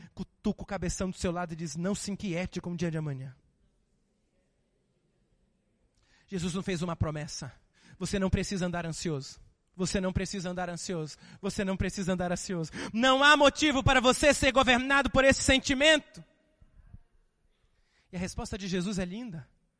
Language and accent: Portuguese; Belém, Pará, Brazil; Égua, eu vim lá de Belém.